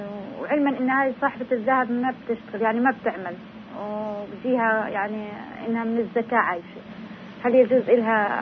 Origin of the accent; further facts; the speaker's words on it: Zawiya, Zawiya District, Libya; من الزاويه، من منطقه السلفيد.